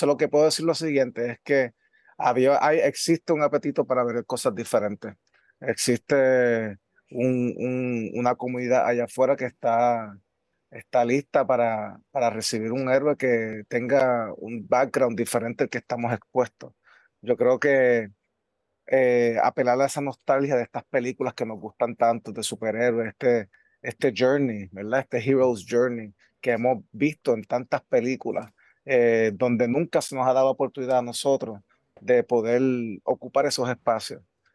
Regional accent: Puerto Rico; tanto yo como puertorriqueño, él como mexicano

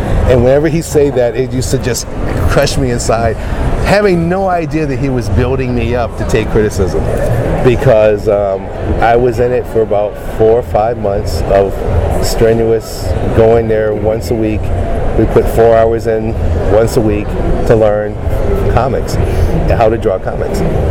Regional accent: Detroit, Michigan, United States; my hometown of Detroit. It's weird to call Detroit a hometown because if you've ever been to Detroit, it's anything but a town. But it was a township outside Detroit

